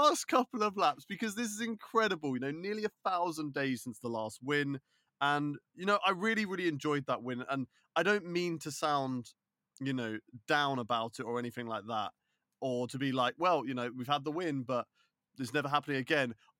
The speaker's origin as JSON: {"language": "English", "country": "United Kingdom", "said": "I'm a patriotic Brit, and I will support people from my home country all the time."}